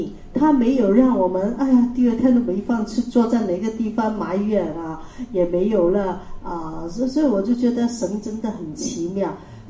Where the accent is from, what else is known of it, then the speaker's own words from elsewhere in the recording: Chaozhou, Guangdong, China; 我们潮州人很喜欢吃稀饭